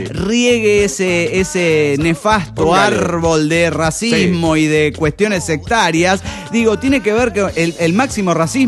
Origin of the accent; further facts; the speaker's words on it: Turmero, Aragua, Venezuela; de Turmero, Venezuela.